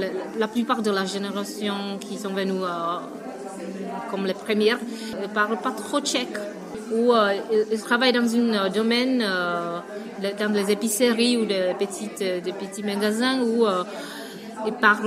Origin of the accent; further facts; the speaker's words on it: Vietnam; now in France; je ne me suis pas sentie comme un étrangère en tant que Vietnamienne en France.